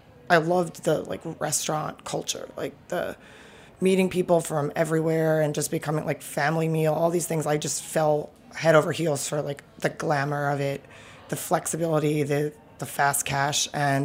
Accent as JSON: {"language": "English", "region": "New York", "country": "United States", "tie": "born or raised there", "said": "especially like growing up in Manhattan, which is like the hustle capital of the world."}